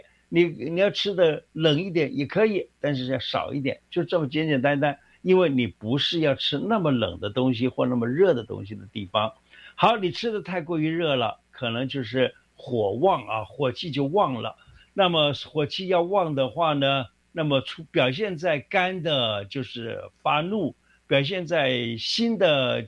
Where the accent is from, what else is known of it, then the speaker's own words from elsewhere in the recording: Taiwan; 所以我常常看到我们台湾人啊，也是哦，最近看到吃辣也是吃得很凶啊。